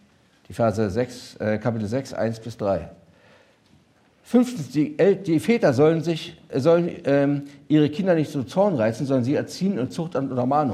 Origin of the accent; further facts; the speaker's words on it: Berlin, Germany; sie ist aus Westdeutschland, ich bin aus Berlin. Das ist ein Riesenkulturunterschied. Das zweite ist, sie ist katholisch gewesen und ich bin jüdisch und von der Herkunft.